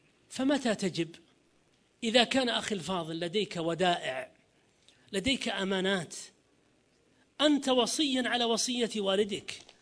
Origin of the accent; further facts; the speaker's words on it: Saudi Arabia; في بلدنا المملكة العربية السعودية